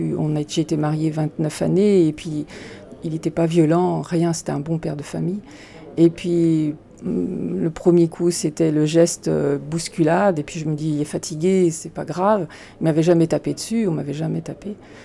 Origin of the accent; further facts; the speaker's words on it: Rennes, Brittany, France; quand j'allais à l'école au Gasset, parce que je suis une Rennaise